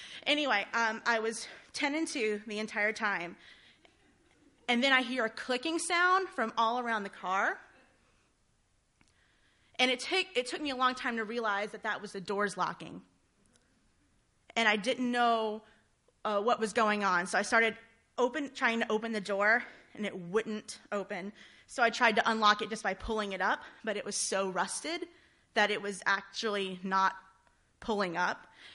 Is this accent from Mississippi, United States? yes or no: yes; Mississippi, United States; Well, I'm from Mississippi, and that's really all you can do there.